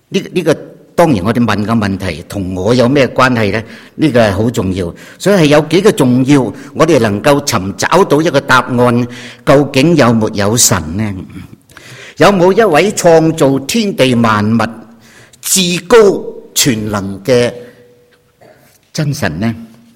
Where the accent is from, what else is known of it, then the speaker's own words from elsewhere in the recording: Hong Kong; 你知道我喺香港长大嘅，香港长大吓。咁啊，长大咧之后咧，我又喺香港做嘢嘅，几人知道啦？我喺香港有近20年嘅时间咧，系做社会工作者嘅